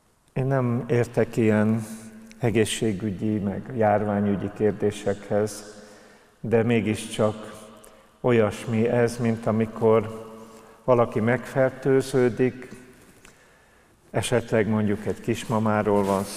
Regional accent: Budapest, Hungary; én kertesházban nőttem föl Zuglóban

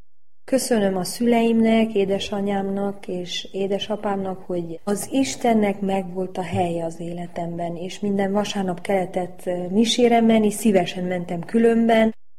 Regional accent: Brașov, Brașov County, Romania; also born or lived in Sinaia; Sinaján születtem, Brassóban nőttem fel.

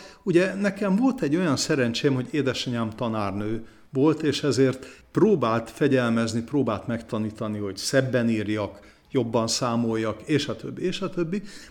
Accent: Újpest, Budapest, Hungary; Újpest meghatározta, ahogy felnőttem, a civilizálódásomat

